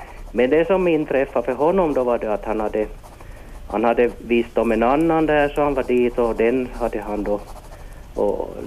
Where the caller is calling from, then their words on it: Kvevlax, Ostrobothnia, Finland; från Kvävlax. Igen från Kvävlax.